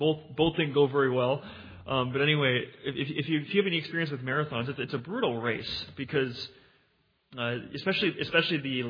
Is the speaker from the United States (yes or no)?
yes; Minnesota, United States; I'm a Minnesotan